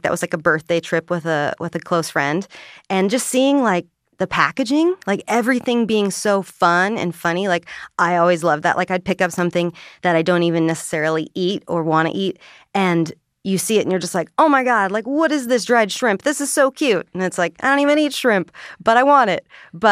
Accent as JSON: {"language": "English", "town": "Huntington Beach", "region": "California", "country": "United States", "said": "Well, I'm from Huntington Beach, California, originally, so just down in the OC. I moved up here about 9 years ago."}